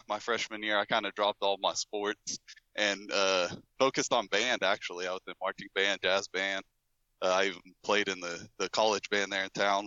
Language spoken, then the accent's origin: English; Oklahoma, United States; I grew up in a small town in Oklahoma, not quite as small as this, I guess. It was it's a college town, so depending on whether college was in session or not, between 7,000 and 10,000 people.